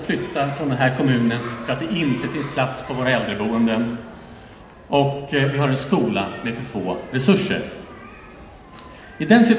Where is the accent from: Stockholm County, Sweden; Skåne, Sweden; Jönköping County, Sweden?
Stockholm County, Sweden; Tyresö; Jag är uppvuxen här i Tyresö. Jag har levt de största delarna av mitt liv här. Och varje gång jag tillfälligt har lämnat har jag lika snabbt kommit tillbaka. Kort sagt, jag är stolt över att vara Tyresöbo.